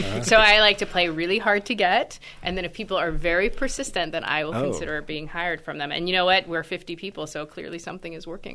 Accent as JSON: {"language": "English", "region": "Florida", "country": "United States", "tie": "born or raised there", "said": "I grew up in Florida, but I was at Smith College."}